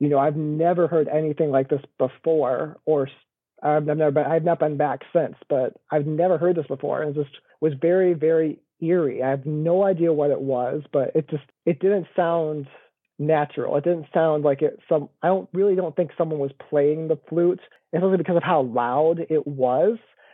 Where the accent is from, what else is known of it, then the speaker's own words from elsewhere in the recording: Grand Rapids, Michigan, United States; So, like I said, I'm from Michigan, born and raised here in the Grand Rapids area. So we're on the west side, so not Detroit. We're on the other side of the state from there.